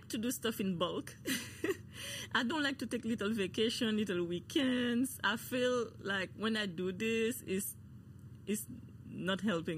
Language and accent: English; Guadeloupe; We're from the Caribbean, but it's not the same mm-hmm, island. Mm-hmm. He didn't know about Guadeloupe.